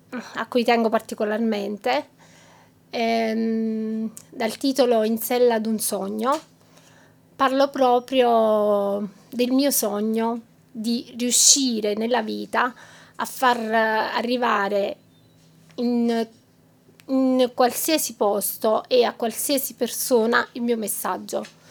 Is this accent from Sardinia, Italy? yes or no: no; Santa Maria a Vico, Campania, Italy; moved away as an adult; also born or lived in Montesarchio; now in Taibon, Italy; Allora, io sono originaria di Santa Maria Vico, un paesino del Casertano. Mi sono trasferita a Montesarchio, a Benevento, e attualmente sono qui a Taibon.